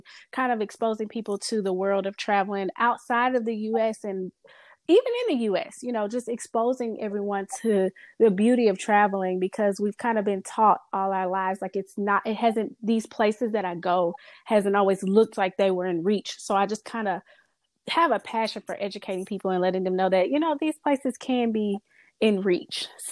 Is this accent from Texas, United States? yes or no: no; California, United States; that all probably comes from me growing up in California and having to travel so much to Mississippi over the summers.